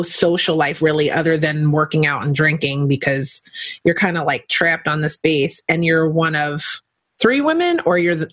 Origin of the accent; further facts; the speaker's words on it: Philadelphia, Pennsylvania, United States; also born or lived in Chicago; I always call Chicago like my hometown, even though I'm from Philadelphia and I love it there too.